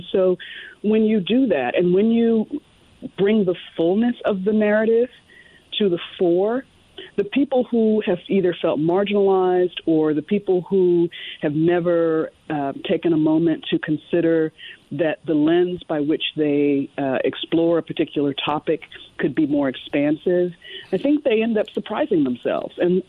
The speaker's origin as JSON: {"language": "English", "town": "Williamsburg", "region": "Virginia", "country": "United States", "tie": "born or raised there", "also_born_or_lived": "the South", "said": "Well, first of all, I was born in the South, and I was raised in Virginia in Williamsburg. Mm-hmm. So I'm a Virginia girl as much as anybody else."}